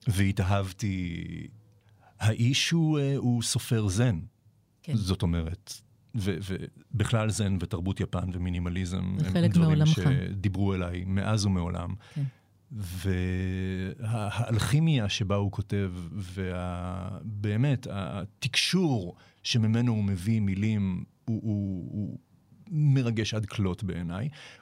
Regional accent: United States; אני מאזין כאמריקאי וכאיש רדיו

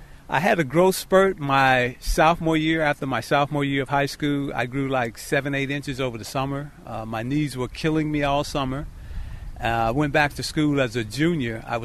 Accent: Chicago, Illinois, United States; Being an inner-city kid, growing up in Chicago, going to Iowa City, which is a rural farming community, basically.

